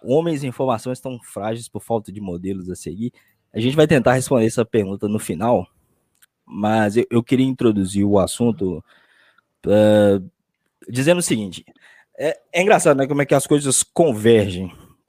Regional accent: Belo Horizonte, Minas Gerais, Brazil; Nós somos de Belo Horizonte, então, né?

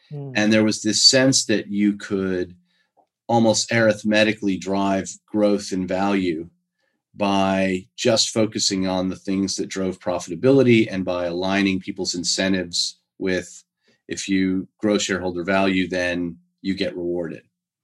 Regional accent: United States; accent: American; now in Australia; listening to me, my accent's American, but I've been in Australia for 27 years.

